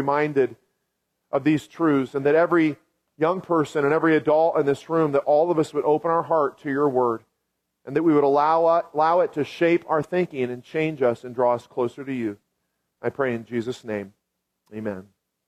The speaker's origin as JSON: {"language": "English", "town": "Kansas City", "region": "Missouri", "country": "United States", "tie": "born or raised there", "said": "When I grew up in Kansas City, we had a place in Branson, Missouri, called Silver Dollar City that we went to a lot as a kid."}